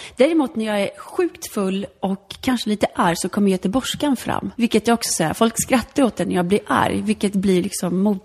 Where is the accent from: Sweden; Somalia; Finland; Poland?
Poland; Alltså min barndom i Polen var ju enligt mig då, ur ett barns perspektiv, så var det ju väldigt lyckligt.